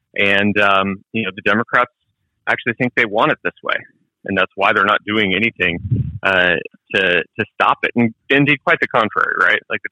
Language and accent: English; Tucson, Arizona, United States; In my hometown of Tucson, homicide is up 87% since 2019, wow.